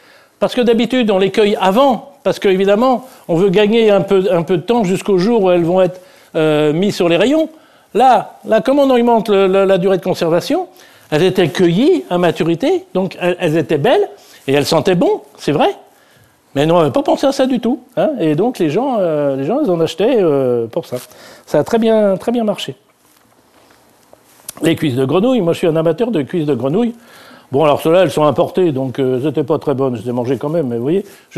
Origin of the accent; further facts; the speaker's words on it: Normandy, France; moi je suis normand, je mange des camemberts, on n'a pas besoin.